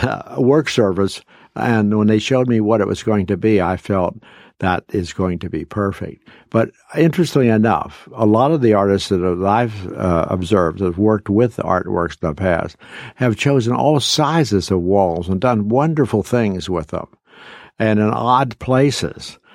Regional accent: Cincinnati, Ohio, United States; When I grew up in Walnut Hills, I was born in 1924, and Walnut Hills was a vibrant little community when I was growing up

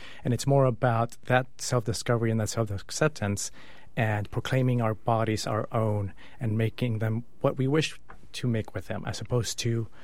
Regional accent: Hollywood, California, United States; So originally, because I grew up in Hollywood, I was really attracted to the film industry and all

